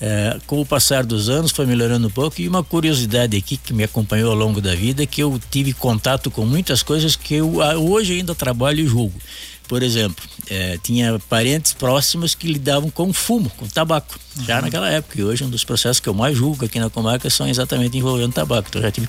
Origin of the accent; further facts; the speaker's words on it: Quatro Pontos, Brazil; lá em Quatro Pontos mesmo, minha cidade natal.